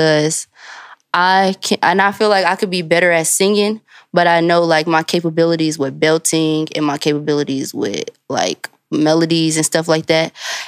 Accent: Chicago, Illinois, United States; I'm from Chicago, so seeing other artists, like, do their thing as far as, like

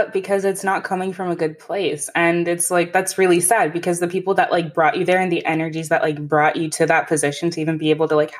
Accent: Zimbabwe; now in United States; So like, I'm from Zimbabwe.

